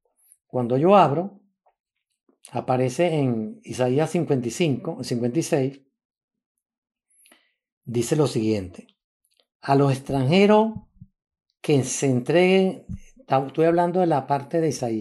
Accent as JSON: {"language": "Spanish", "country": "Venezuela", "lives_now": "Canada", "said": "Yo vivo en Canadá, soy venezolano y canadiense."}